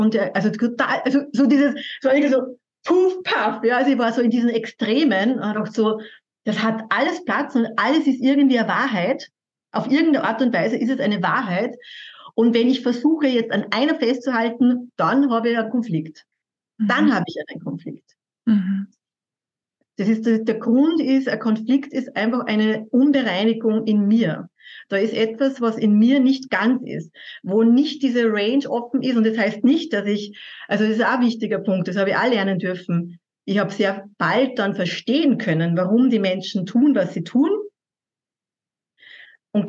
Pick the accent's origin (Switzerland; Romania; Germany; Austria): Austria; wie man bei uns in Österreich sagt